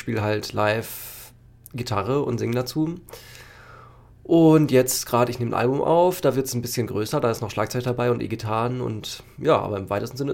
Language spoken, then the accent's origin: German; Bad Segeberg, Schleswig-Holstein, Germany; Ich stamme aus Schleswig-Holstein, also Kiel ist nicht so weit für mich gewesen immer.